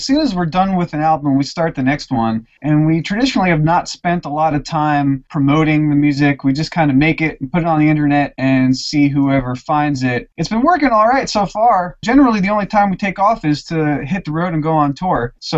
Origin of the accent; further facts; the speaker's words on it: New York, United States; born there; Actually, everyone but me is a native Texan. I was born in New York.